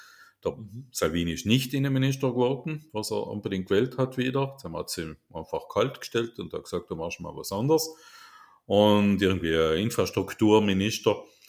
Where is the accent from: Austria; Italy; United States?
Italy; Trentino-Alto Adige; Da hat man mal gedacht, als Südtiroler schauen wir das einmal an.